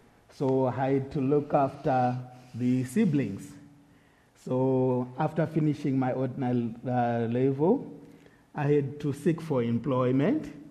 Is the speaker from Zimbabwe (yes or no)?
yes; Harare, Zimbabwe; I'm from Harare, Zimbabwe.